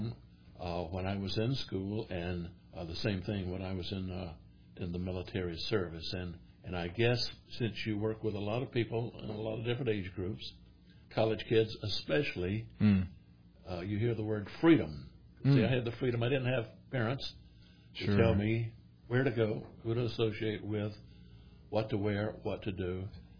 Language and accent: English; Charlotte, North Carolina, United States; I look back at the age of five, again from my hometown of Charlotte, and that's where I began my formal education in kindergarten at the largest ARP church in Charlotte.